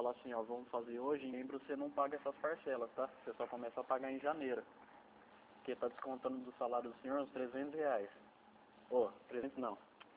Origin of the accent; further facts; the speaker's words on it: Marília, São Paulo, Brazil; Eu sou daqui de Marília.